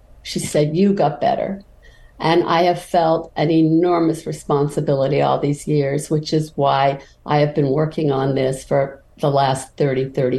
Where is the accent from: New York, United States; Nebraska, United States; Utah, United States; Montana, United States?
Utah, United States; Salt Lake City; The area we grew up in Salt Lake City, we counted 54 people who developed various cancers, tumors, autoimmune disorders.